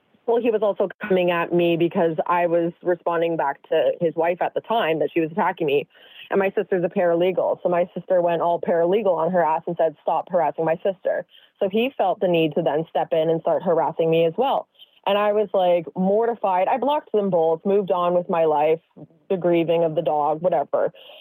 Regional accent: Canada; So I'm from Canada

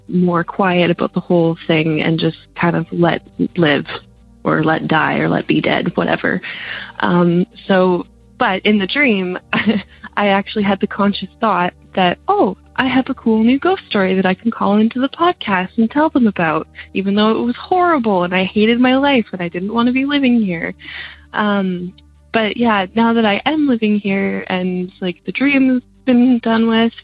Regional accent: Vancouver, British Columbia, Canada; I'm from Vancouver, Canada. I actually just moved here

